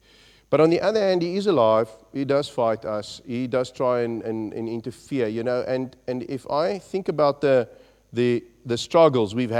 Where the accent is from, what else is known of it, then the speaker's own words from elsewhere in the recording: South Africa; I'm from South Africa, essentially. I've been to the UK once before